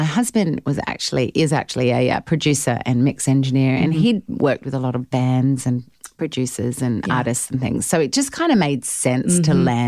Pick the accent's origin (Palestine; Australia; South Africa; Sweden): Australia; Adelaide, South Australia; accent: Australian; also born or lived in Melbourne; now in United States; I grew up in Adelaide, South Australia, but lived in Melbourne the last 10 years before moving to the States.